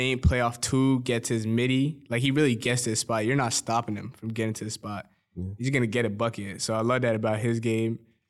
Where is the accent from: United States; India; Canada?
Canada; Edmonton, Alberta; born there; Yeah, my parents and a couple of my brothers were born in Burundi. I was born in Edmonton